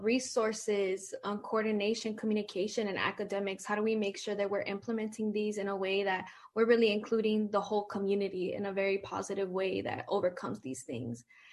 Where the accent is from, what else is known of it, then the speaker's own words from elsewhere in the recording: Oakland, California, United States; Yes, well, I grew up in East Oakland, and I am a product of Oakland Unified School District